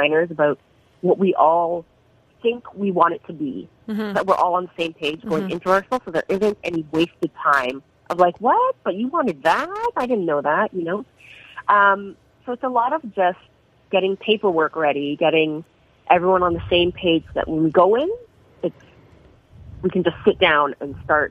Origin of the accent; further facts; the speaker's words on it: Jamaica; I'm Chinese Jamaican. So I grew up with a West Indian culture.